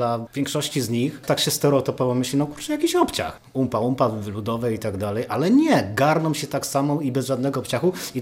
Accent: Choszczno, West Pomeranian Voivodeship, Poland; Jestem z Choszna

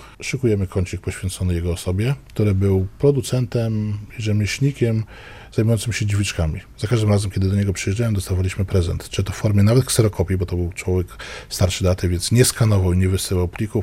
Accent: Szczecin, West Pomeranian Voivodeship, Poland; ja jestem rodowitym szczecinianinem zakochanym w tym mieście.

